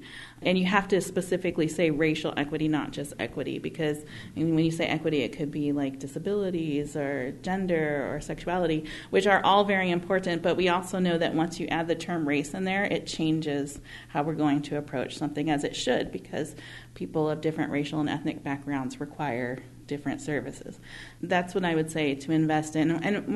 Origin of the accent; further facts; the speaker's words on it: California, United States; Yeah, so I grew up biracial in Southern California, and I did not have an educator of color until I was in college.